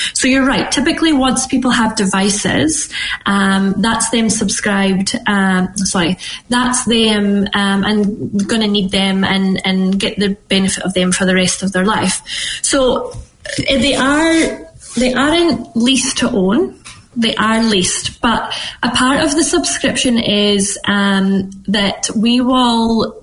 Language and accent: English; Scotland, United Kingdom; So I'm originally from Scotland, as you can probably maybe guess